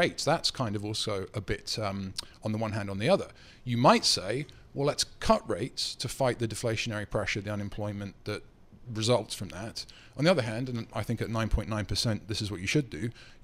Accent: United Kingdom; I'm very British.

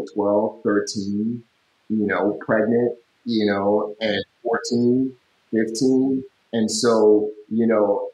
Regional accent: United States; And so, you know, so for me as an American, you know, that to me is a form of trafficking.

